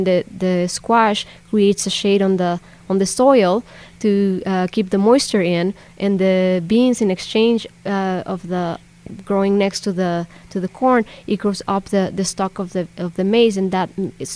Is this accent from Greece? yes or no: no; Mexico City, Mexico; Growing up in Mexico City and in the surrounding areas, like, actually seed art is a form of life.